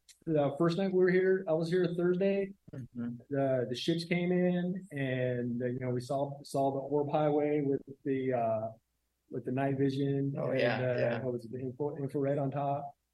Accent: Phoenix, Arizona, United States; I'm from Phoenix, Arizona.

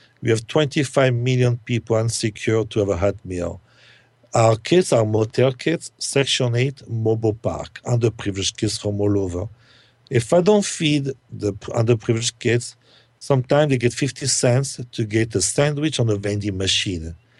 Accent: Verona, Veneto, Italy; English is a second language; moved away as an adult; now in United States; I came from Verona with $200 in my pocket. They don't speak English. I was 25 years old.

